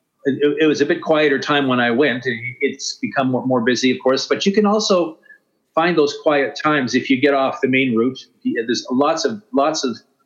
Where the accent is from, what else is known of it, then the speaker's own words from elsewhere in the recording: Canada; I'm a hospitalero from Canada